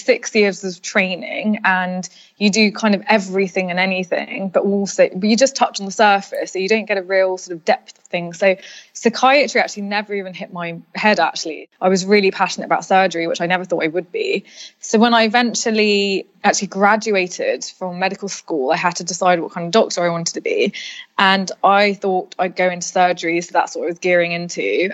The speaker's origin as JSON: {"language": "English", "country": "United Kingdom", "said": "So I remember it being quite an emotional time, being about 17, 18, because I'm British Asian and my parents just did not understand what that meant."}